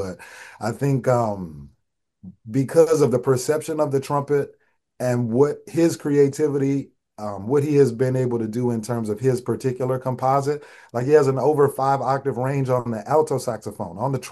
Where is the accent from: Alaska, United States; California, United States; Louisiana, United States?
Louisiana, United States; New Orleans; I'm growing up in New Orleans and my family, everyone has to play.